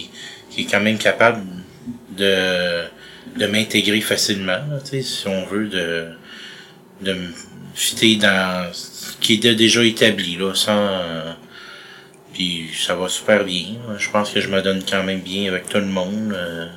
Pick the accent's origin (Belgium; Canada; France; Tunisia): Canada; Longueuil, Quebec; Il a connu ma mère jeune, puis il a toujours resté ici. Fait que moi, je viens dans le fond de Longueuil. J'ai toujours été proche. Après ça, plus tard, quand j'avais peut-être, je dirais 7-8 ans, on a déménagé à La Plaine.